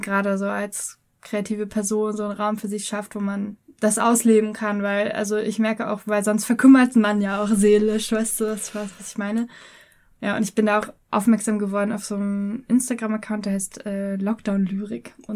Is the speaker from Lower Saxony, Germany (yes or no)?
yes; Hanover, Lower Saxony, Germany; Also ich komme aus Hannover. Oute mich an der Stelle mal.